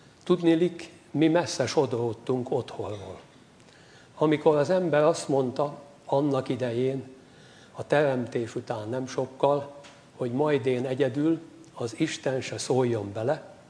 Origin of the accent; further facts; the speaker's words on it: Kecskemét, Bács-Kiskun, Hungary; born there; Kecskeméten születtem, édesapám gyümölcskertész volt